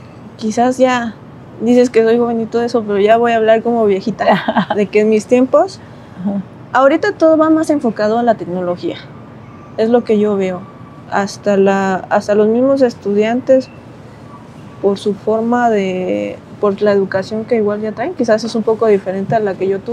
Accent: Ayutla, Mexico; Y con mis hermanos siempre apoyábamos en gestionar un grupo de danza que venía de mi pueblo, de Ayutla.

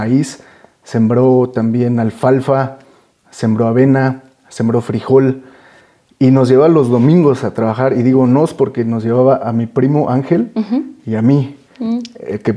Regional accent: Atenco, State of Mexico, Mexico; also born or lived in Texcoco; Soy originario de Texcoco. Ajá. Toda mi vida la he vivido en Atenco con mi familia. Mis abuelos son de origen del estado de... de la Ciudad de México. Ajá. Mi abuela es de Guanajuato, Irapuato.

